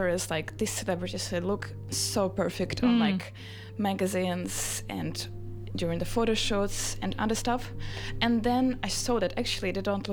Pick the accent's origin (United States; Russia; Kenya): Russia; I feel like I'm actually from Russia.